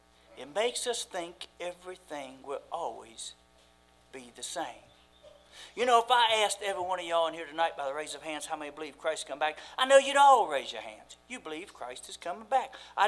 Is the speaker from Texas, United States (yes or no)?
no; Pantego, North Carolina, United States; But I grew up in Pantego, North Carolina, all of my life until I was 16. And then I went to my grandfather's when I was 16.